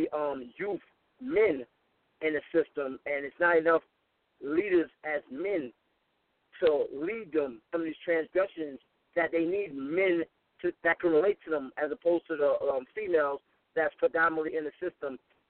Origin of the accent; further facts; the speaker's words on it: Harlem, New York, United States; I'm from Harlem.